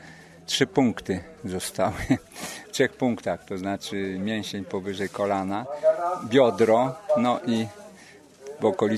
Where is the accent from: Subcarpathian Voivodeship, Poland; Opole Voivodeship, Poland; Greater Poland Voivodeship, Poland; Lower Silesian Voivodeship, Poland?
Lower Silesian Voivodeship, Poland; Wrocław; Jestem pielgrzymem z Wrocławia. … Skończyłem w czerwcu 70 lat.